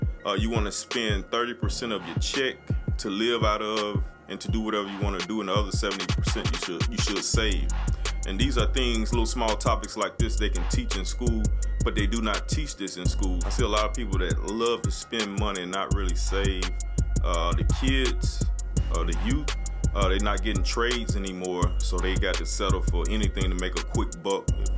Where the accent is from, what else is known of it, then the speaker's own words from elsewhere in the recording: Cleveland, Mississippi, United States; now in Memphis, United States; coming from Oak Court Mall, the owner of Cut Lab Barbershop. I'm originally from Cleveland, Mississippi. I've been in Memphis since 2001